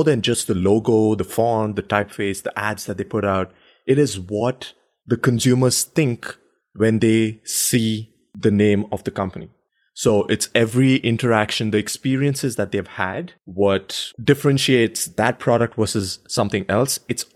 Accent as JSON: {"language": "English", "country": "India", "tie": "born or raised there", "said": "When I grew up in India"}